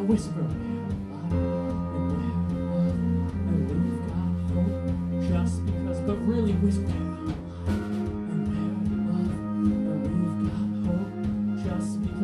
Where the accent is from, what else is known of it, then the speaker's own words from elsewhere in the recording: Nashville, Tennessee, United States; We're from Nashville.